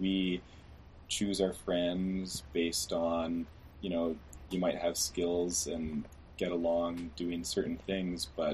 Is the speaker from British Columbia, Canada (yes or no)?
yes; Vancouver, British Columbia, Canada; now in Toronto, Canada; I moved from Vancouver to Toronto, and amazing transition, but also very challenging.